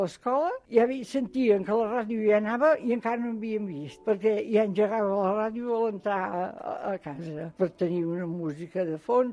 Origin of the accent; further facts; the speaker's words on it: Vilassar de Dalt, Catalonia, Spain; soc de Vilassar de Dalt, tinc 70 anys, fets del 8 de setembre.